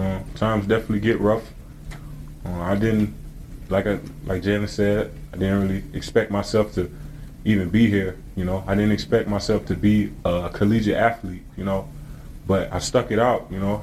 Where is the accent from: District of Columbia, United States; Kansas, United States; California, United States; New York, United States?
District of Columbia, United States; Washington; just growing up in Northeast Washington, D.C., pretty much homeless, living in basements.